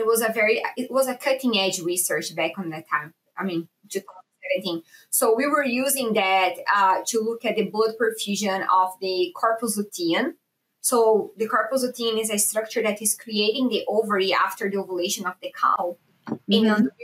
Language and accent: English; Brazil; English is a second language; So I'm originally from Brazil. I did my DVM there. So I did at Federal University of Santa Catarina.